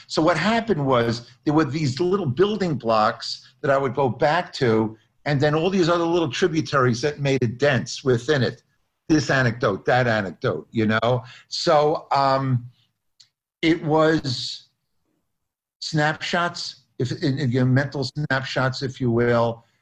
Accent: Long Island, New York, United States; because I'm another Jew from Long Island, so it's not like a different planet.

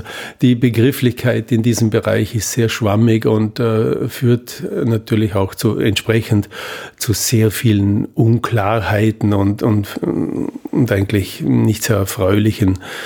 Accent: Vorarlberg, Austria; ich komme aus Vorarlberg.

